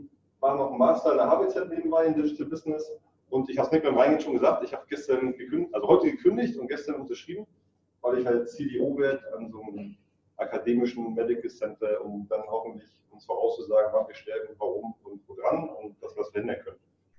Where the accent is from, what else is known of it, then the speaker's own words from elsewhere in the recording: Northern Germany, Germany; Ich bin Norddeutscher